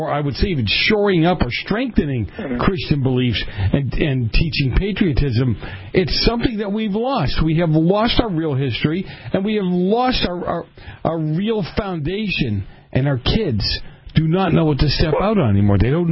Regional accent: Boston, Massachusetts, United States; Yeah. I'm from Boston. We don't do Jersey.

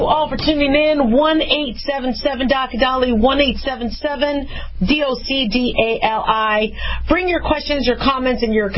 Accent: Las Vegas, Nevada, United States; I'm from Vegas. We also have some gold coming home from Vegas, too, so I was pretty, pretty happy that Vegas represented.

